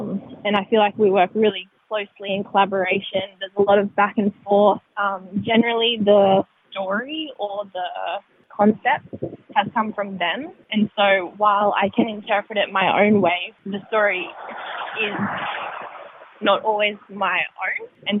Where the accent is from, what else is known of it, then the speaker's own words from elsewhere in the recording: New South Wales, Australia; I am from Wiradjuri country in the central west of New South Wales. I grew up out that way before heading to the central coast to study at Naysda Dance College